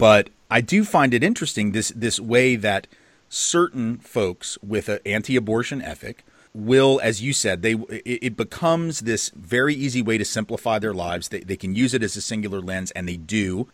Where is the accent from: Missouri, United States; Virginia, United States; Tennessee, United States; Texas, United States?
Tennessee, United States; Nashville; ever since I was a kid growing up in Nashville. And I've always lived in the South.